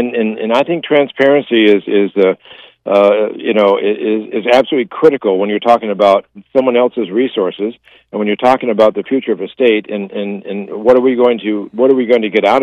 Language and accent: English; Alaska, United States; born there; that's not the Alaska that I was born into here in St. Joseph's Hospital.